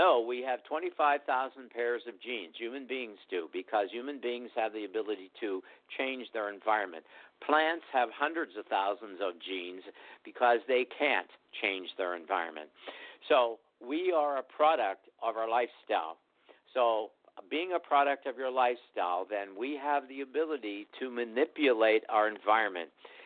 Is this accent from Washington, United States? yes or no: no; Greensburg, Pennsylvania, United States; I'm from Greensburg, Pennsylvania.